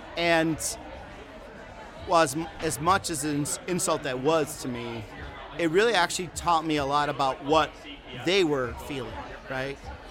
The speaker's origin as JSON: {"language": "English", "town": "Evergreen Park", "region": "Illinois", "country": "United States", "tie": "born or raised there", "said": "growing up in Evergreen Park, Illinois, with a lot of, like, working class white Democrats"}